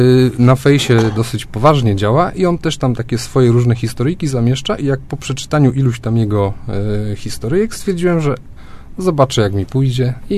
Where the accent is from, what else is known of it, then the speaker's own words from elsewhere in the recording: Gostyń, Greater Poland Voivodeship, Poland; No, pochodzę z Gostynia. W Gostynie jest cukrownia i Gostyń mi się kojarzy właśnie z zapachem wysłodków.